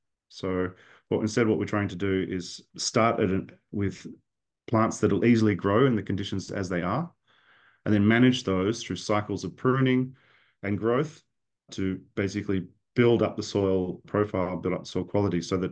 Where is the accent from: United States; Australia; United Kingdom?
Australia; I'm Australian, but I've done a lot of work between Australia and Indonesia, and also more over in Papua now as well.